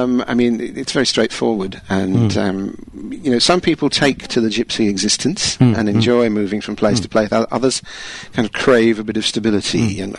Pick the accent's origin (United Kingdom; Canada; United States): United Kingdom; I'm British. I'm allowed to understate.